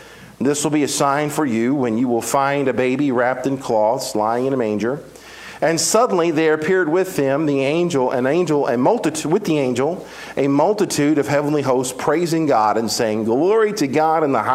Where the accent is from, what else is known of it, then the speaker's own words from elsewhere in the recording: Progress, Mississippi, United States; also born or lived in McComb, Mississippi; But even smaller than that, I grew up in a little bitty town that you probably never heard of called Progress, Mississippi.